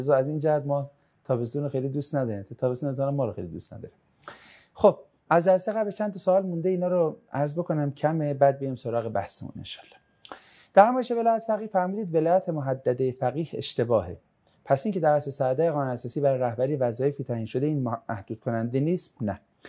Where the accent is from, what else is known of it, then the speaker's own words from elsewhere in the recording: Tehran, Tehran Province, Iran; حالا هر کی یه جایی، ما تهرانیم یه جور گرممونه.